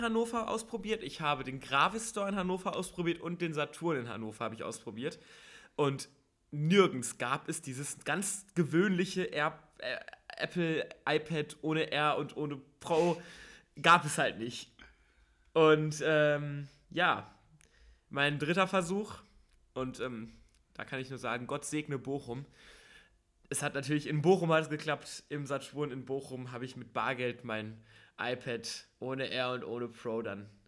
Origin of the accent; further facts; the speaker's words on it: Iran; es ist ja für uns Iraner, aber das ist natürlich ein ganz, ganz spezielles Thema auch